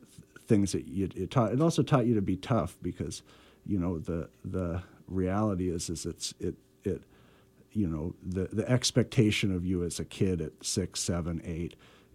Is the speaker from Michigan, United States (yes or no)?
no; Alaska, United States; I think I've never felt downcast because I was from Alaska.